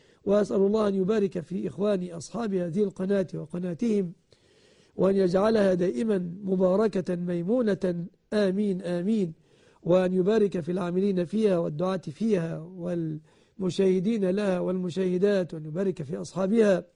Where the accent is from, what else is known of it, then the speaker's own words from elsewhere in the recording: Egypt; وأن يحفظ بلادنا مصر